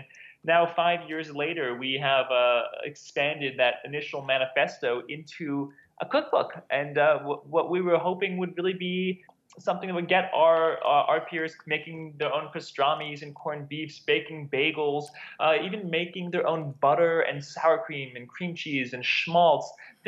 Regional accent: New York, United States; We grew up both outside of New York.

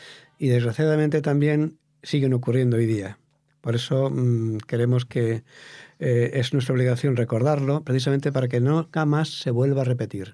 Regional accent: Community of Madrid, Spain; No, yo soy madrileño.

